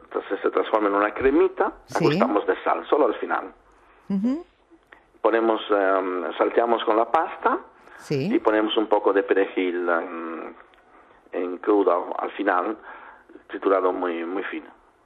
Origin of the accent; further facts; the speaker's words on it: Sardinia, Italy; Spanish is a second language; Yo lo acompañaría con un blanco de mi tierra, con un vermentino de Sardegna.